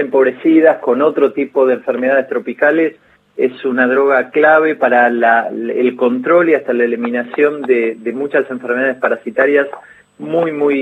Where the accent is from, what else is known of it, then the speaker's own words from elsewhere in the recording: Argentina; yo soy argentino, mi papá también.